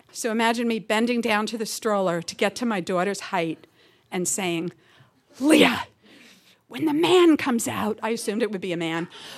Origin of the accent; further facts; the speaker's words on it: New York, United States; So I'm from New York originally, from Woodside, Queens, and every year we used to go back to New York to visit my mother, who still lived there.